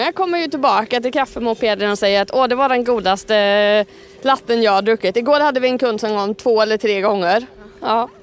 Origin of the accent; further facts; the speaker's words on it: Tibro, Västra Götaland County, Sweden; Vi kommer från Stenungsundstrakten, även om jag är uppvuxen här i Tibro.